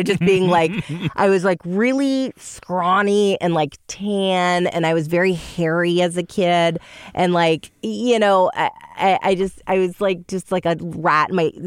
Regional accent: New York, United States; I was from New York, so I was new.

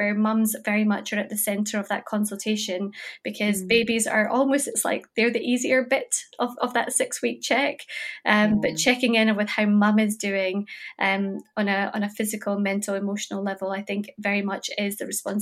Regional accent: India; my culture, we're Indian, and there's a period of 40 days typically in our culture where mum is expected to essentially be on bed rest.

